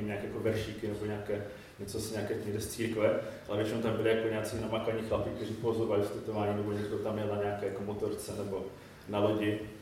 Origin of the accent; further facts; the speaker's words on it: Olomouc, Olomouc Region, Czechia; jsem teda dancím z Olomouce.